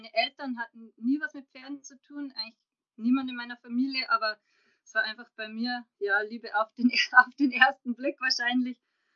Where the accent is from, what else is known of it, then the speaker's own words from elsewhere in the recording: Passau, Bavaria, Germany; now in Munich, Germany; bin ursprünglich aus Passau, lebe aber jetzt schon seit 2009 in München und zwar mit meinem Mann und meinen zwei kleinen Kindern.